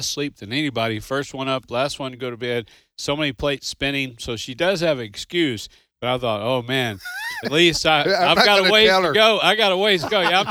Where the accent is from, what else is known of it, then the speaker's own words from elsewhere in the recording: Kentucky, United States; accent: Kentucky; Yeah, I got slipped off into my Kentucky accent there. You can take the hillbilly out of it.